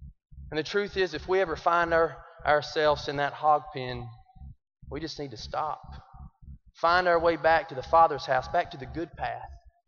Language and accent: English; Alabama, United States; I am from Alabama.